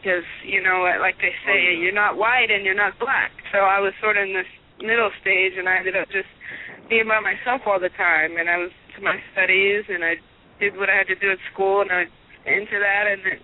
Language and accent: English; Chico, California, United States; I grew up in Chico, California, which, you know, is this real small town.